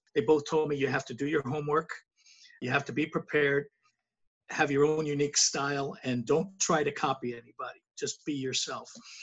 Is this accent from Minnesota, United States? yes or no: no; Brooklyn, New York, United States; I remember coming from my hometown of Brooklyn, New York to Los Angeles